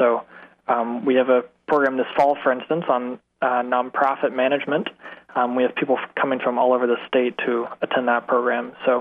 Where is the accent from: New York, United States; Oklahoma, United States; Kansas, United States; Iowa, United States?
Oklahoma, United States; moved away as an adult; also born or lived in Texas; now in Keene, United States; I am, as I tell people, an Oklahoma transplant. So I came from Oklahoma, grew up there, born in Texas, and basically came to New England to study and haven't left.